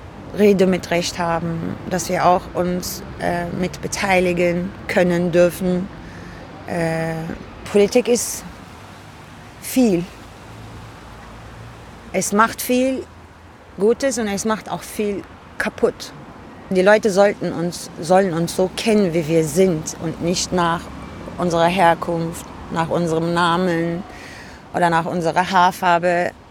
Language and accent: German; Cologne, North Rhine-Westphalia, Germany; born there; Meine Eltern kommen aus der Türkei. Mein Vater ist einer der ersten Gastarbeiter. Ich bin hier in Köln geboren.